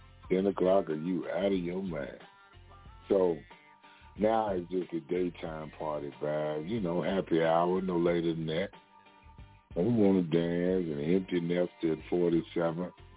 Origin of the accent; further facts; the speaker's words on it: Kentucky, United States; I'm from Kentucky. Rural America. Country.